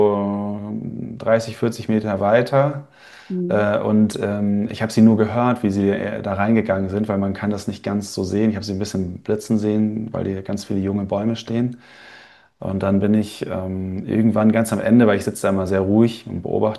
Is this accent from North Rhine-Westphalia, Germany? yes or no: yes; North Rhine-Westphalia, Germany; in Köln oder in Krefeld, wo ich aufgewachsen bin